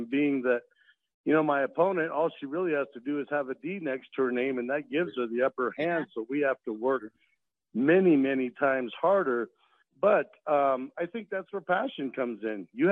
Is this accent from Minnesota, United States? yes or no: no; Arvada, Colorado, United States; I was born and raised right here in Colorado. I grew up in Arvada, went to Arvada High School.